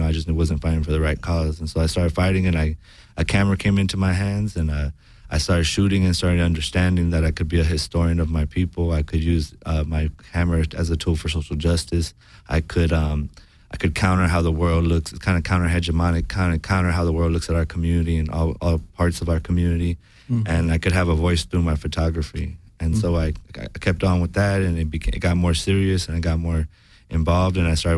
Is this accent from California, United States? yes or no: yes; Santa Rosa, California, United States; also born or lived in Oxnard; I was born in Oxnard, California, where they worked the strawberry strikes, and then I grew up in Santa Rosa, California, where they organized in the grapes and unions there.